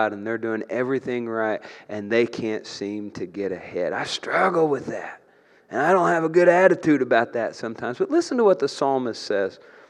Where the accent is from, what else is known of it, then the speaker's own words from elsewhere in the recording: Brazil, Indiana, United States; We were at the First Church of the Nazarene in Brazil, my hometown